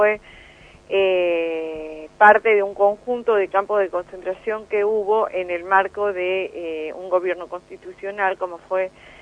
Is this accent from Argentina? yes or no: yes; Tucumán, Argentina; now in Buenos Aires, Argentina; yo vivo en Buenos Aires, ¿eh? O sea, soy tucumana, pero vivo en Buenos Aires desde lo que fue mi liberación de la escuelita de Samayá.